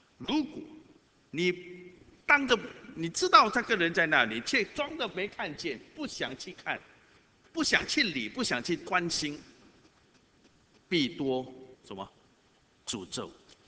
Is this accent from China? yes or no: no; Singapore; 我们要周济穷人，因为我们新加坡人已经失去了那种概念，去帮助人，尤其是需要的人、穷乏人。